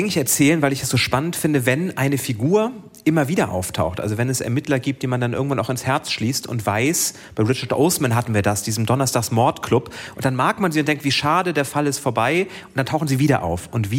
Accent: Schleswig-Holstein, Germany; Auf dem Land in Schleswig-Holstein.

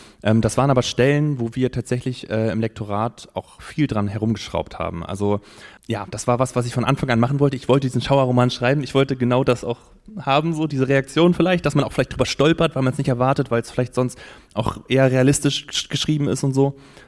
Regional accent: Wietzen, Lower Saxony, Germany; Alles, was so mit Landwirtschaft zu tun hat, das kenne ich so selber vom Dorf hier. Ich komme so aus Wietzen, Nordkreis.

